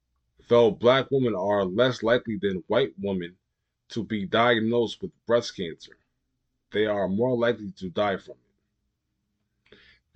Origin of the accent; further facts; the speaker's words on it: New York, United States; In my hometown, New York, roughly 400,000 New Yorkers lose their jobs through no fault of their own.